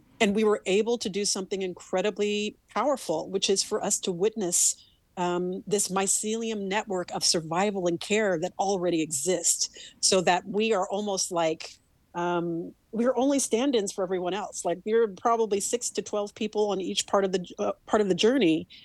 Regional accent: Kansas, United States; And I'm actually from Kansas. My people are from Mississippi and Kentucky.

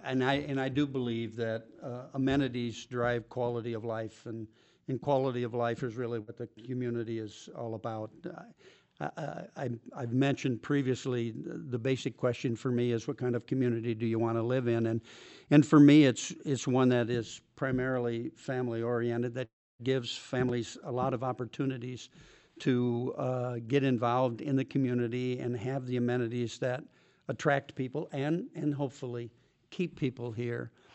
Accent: Sioux City, Iowa, United States; I'm a long-time, lifelong resident of Sioux City, born and raised in Sioux City

